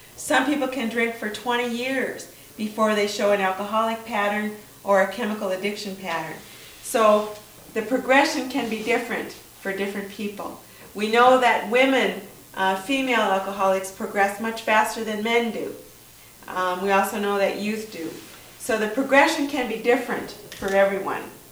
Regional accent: Midwest, United States; I grew up in the Midwest, and good German, Dutch family.

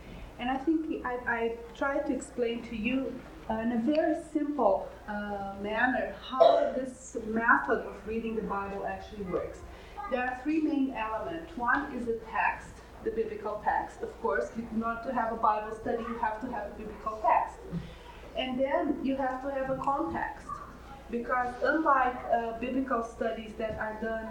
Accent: Brazil; English is a second language; I'm from Brazil.

